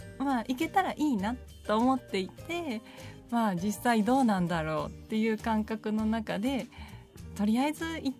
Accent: Fukuoka, Japan; now in Kofu, Japan; はい、出身は九州の福岡です。

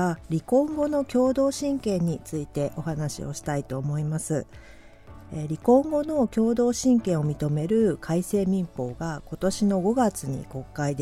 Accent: Yamanashi, Japan; also born or lived in Tokyo; 生まれは東京ですけれども、ええ、もう幼稚園から高校卒業するまでは山梨で育ちました

